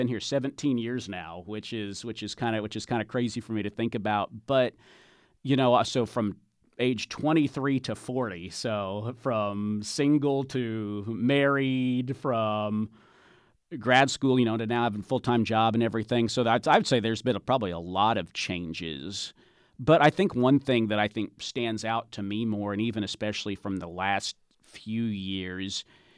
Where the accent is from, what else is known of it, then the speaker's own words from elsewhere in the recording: Indiana, United States; Growing up in Indiana, I loved the Indianapolis Colts, the Pacers, the Cincinnati Reds